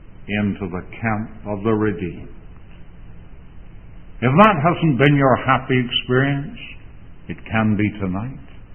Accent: Galt, Ontario, Canada; The night before, he had said to me on the streets of my hometown of Galt

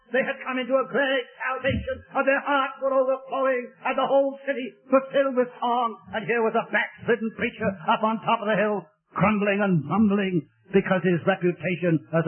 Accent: Wales, United Kingdom; I was born and brought up in Wales.

